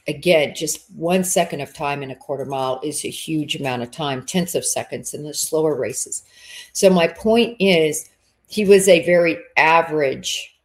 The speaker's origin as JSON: {"language": "English", "region": "Midwest", "country": "United States", "tie": "born or raised there", "said": "I grew up running in the Midwest where it was freezing cold."}